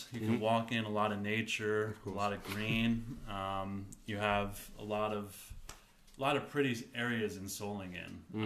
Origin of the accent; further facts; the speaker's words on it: Boonton Township, New Jersey, United States; born there; I was born in New Jersey, Boone Township, in the northern part, Morris County. I went to DePaul Catholic High School.